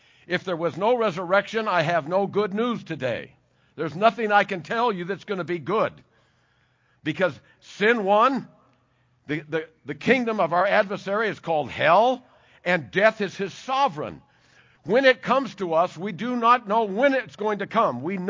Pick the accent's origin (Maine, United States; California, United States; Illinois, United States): California, United States; Van Nuys; I grew up in America. I was born here in California in Van Nuys a few years back.